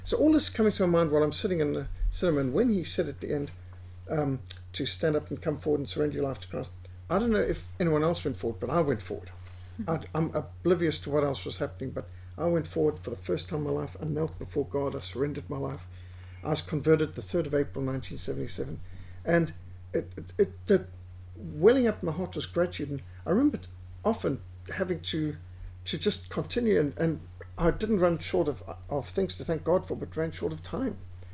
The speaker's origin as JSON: {"language": "English", "town": "Cape Town", "region": "Western Cape", "country": "South Africa", "tie": "born there", "said": "I was born January 1960 in Cape Town."}